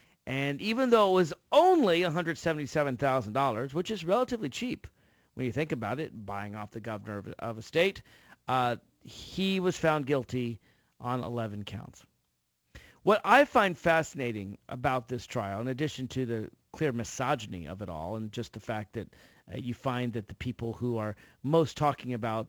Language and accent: English; Virginia, United States; the governor of my home state, and I live in Northern Virginia, just outside of Washington, D.C.